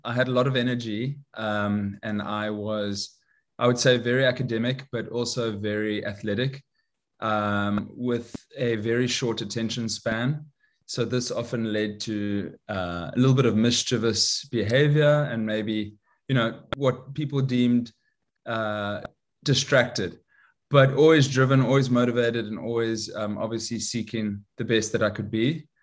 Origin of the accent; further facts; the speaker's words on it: Durban, KwaZulu-Natal, South Africa; now in Los Angeles, United States; So I'm actually South African. I'm living now in Los Angeles, and I grew up in South Africa. I grew up in a small town called Durban